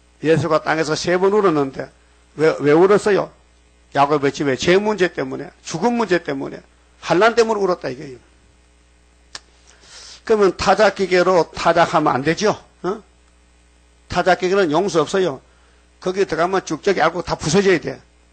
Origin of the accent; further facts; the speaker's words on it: Uiseong, North Gyeongsang, South Korea; 어저께 경상북도 의성 우리 고향인데 기차가요 중앙선 기차가요 탈선했어요.